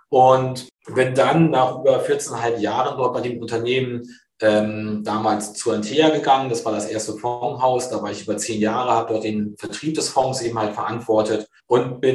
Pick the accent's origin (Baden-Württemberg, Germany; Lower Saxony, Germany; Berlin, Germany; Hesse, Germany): Lower Saxony, Germany; born there; now in Hamburg, Germany; in meiner alten Heimat, gebürtig komme ich aus der Nähe von Cuxhaven